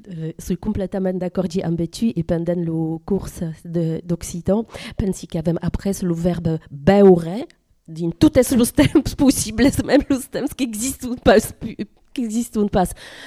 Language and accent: French; Poland; en tant que polonaise.